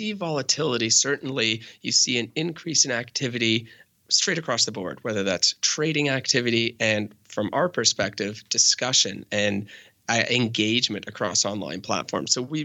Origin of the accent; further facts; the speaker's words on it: Canada; I'm Canadian, of course, right?